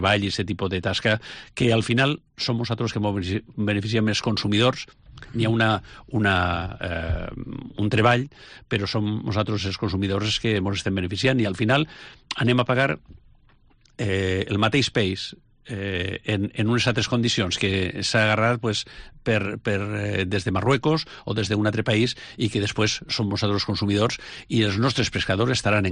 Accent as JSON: {"language": "Catalan", "town": "Almassora", "region": "Valencian Community", "country": "Spain", "said": "Pues, jo soc d'Almassora, en la Praia d'Almassora, bueno, en Castelló"}